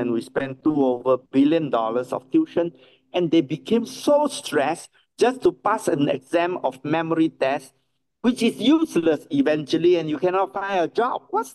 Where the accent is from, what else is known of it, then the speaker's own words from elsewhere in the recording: Singapore; For me, growing up in Singapore